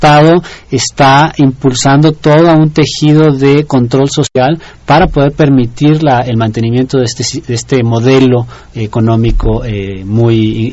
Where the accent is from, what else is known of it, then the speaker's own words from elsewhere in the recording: Mexico; los mayores consumidores, que no necesariamente somos los mexicanos, sino los extranjeros